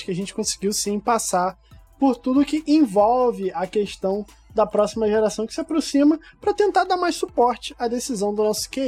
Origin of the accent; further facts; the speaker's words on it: Rio de Janeiro, Brazil; Eu sou carioca.